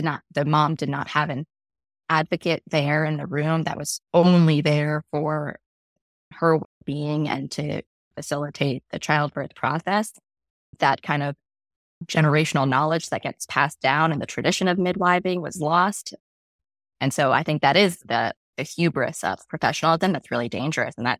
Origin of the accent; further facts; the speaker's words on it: India; now in United States; As an Indian American immigrant, I grew up with my mom forcing me all throughout the winter to drink turmeric milk and hating it with every fiber of my being.